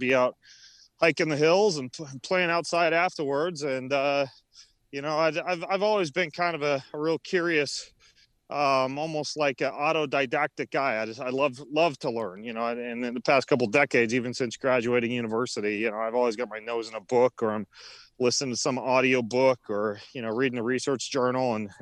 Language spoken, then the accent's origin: English; Idaho, United States; I grew up in North Idaho, up in what's called the Panhandle.